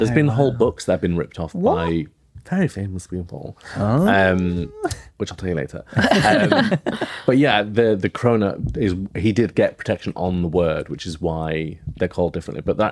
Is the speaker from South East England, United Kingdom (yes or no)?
no; Bradford, Yorkshire and the Humber, United Kingdom; I'm from Yorkshire. Yeah, I'm from Bradford.